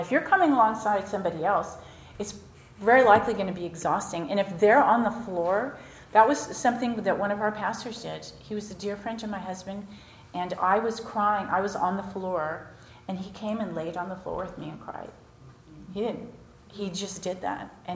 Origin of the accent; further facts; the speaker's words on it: California, United States; So I'm born and raised in California.